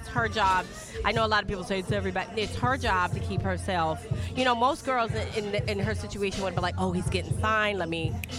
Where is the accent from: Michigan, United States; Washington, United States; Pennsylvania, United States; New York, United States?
Michigan, United States; Detroit; moved away as an adult; now in Florida, United States; I found the love of my life here in Florida. I'm from Detroit.